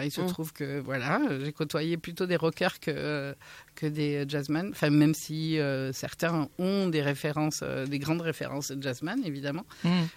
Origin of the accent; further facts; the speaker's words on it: Ondres, Nouvelle-Aquitaine, France; Locale, j'ai grandi à Hondres. exactement. Oh, mais je suis née à Bayonne.